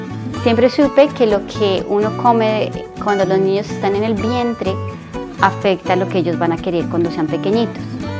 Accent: Colombia; moved away as an adult; now in New York, United States; Vivimos en el Hudson Valley. Hace 13 años me vine a vivir a Nueva York. Soy colombiana

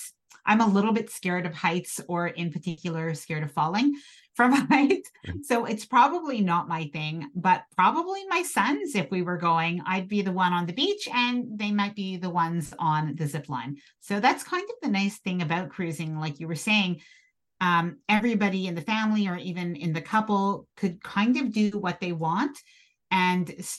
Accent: Canada; so I'm from Canada.

